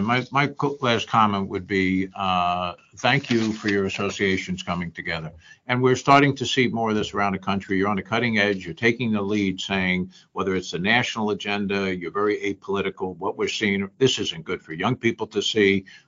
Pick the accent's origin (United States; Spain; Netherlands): United States; And I always find it so fascinating being an American.